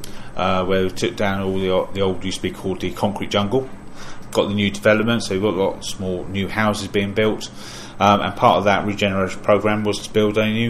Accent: Alverstoke, South East England, United Kingdom; Yeah, so I grew up in Alverstoke, then moved up to Bridgemary, went to Bay House School, and did all my childhood all around this area.

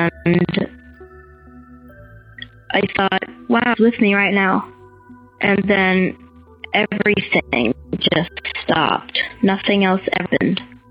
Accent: Colorado, United States; I'm from Colorado.

